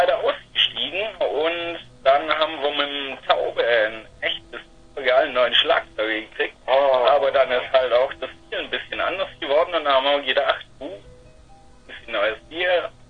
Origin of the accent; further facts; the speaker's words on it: Stuttgart, Baden-Württemberg, Germany; Ich komme trotzdem aus Stuttgart